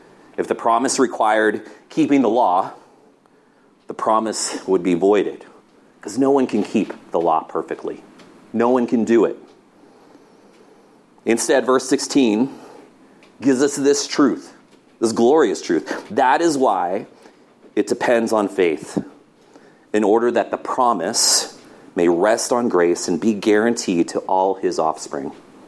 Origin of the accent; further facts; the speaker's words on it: Grove City, Pennsylvania, United States; I'm from Western Pennsylvania, just an hour south of here and from Grove City